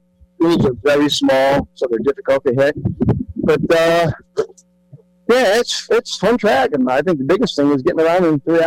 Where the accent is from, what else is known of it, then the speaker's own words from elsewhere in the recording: Boston, Massachusetts, United States; also born or lived in Montreal; Born in Montreal, I grew up in Boston.